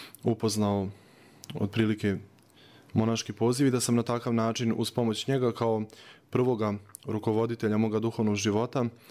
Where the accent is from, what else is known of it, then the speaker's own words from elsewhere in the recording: Banja Luka, Republika Srpska, Bosnia & Herzegovina; pošto sam rodom iz Banja Luke